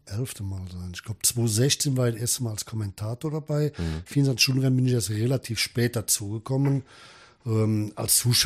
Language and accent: German; Wimbach, Germany; ja, ich komme aus Wimbach wohlgemerkt.